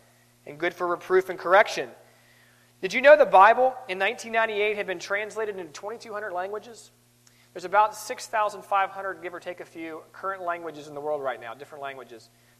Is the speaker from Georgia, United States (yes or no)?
yes; Georgia, United States; I'm from Georgia, and you know, some of us talk slow and some of us talk fast. But either way, we talk in the King's English